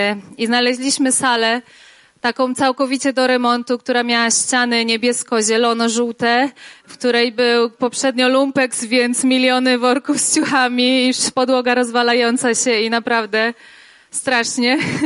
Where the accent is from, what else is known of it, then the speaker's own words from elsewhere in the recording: Wrocław, Lower Silesian Voivodeship, Poland; my jesteśmy z Wrocławia razem z Bartkiem